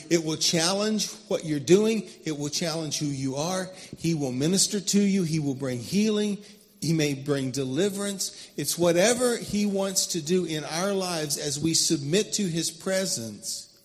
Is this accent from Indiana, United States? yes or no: no; Harrisonburg, Virginia, United States; I grew up in Harrisonburg, just a couple hours west of here.